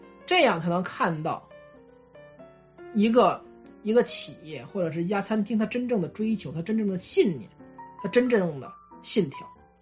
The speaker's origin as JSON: {"language": "Chinese", "region": "Beijing", "country": "China", "tie": "born or raised there", "said": "我小时候在北京啊，就在北京一个八大楼之一啊"}